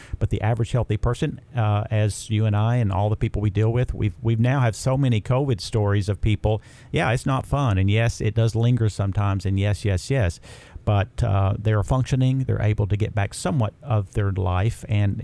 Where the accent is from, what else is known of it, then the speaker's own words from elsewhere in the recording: Chattanooga, Tennessee, United States; when I take a step back and look at Chattanooga, as it is my hometown, is the place I probably will die in. I don't see any reason to ever move from here. I love it. I love Tennessee.